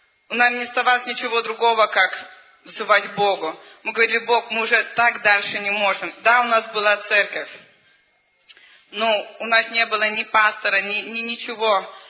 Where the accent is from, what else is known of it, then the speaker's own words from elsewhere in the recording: Lithuania; Мы из Литвы.